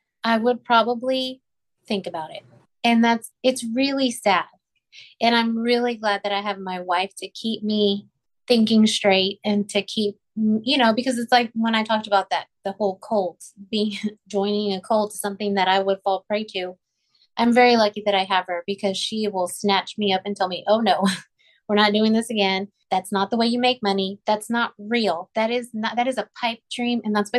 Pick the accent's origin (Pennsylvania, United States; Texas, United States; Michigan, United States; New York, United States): Texas, United States; born or raised there